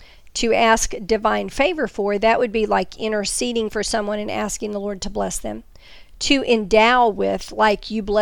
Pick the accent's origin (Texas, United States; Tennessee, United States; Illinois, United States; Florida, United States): Texas, United States; Just keeping it real here, y'all. I'm a Texan. Y'all know that.